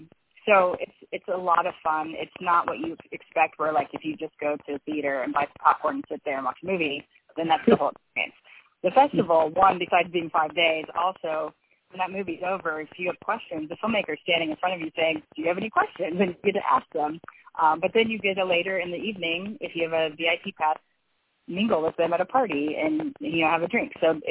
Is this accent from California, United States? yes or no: yes; Los Angeles, California, United States; now in Oxford, United States; because I'm not from here, I'm actually from Los Angeles originally.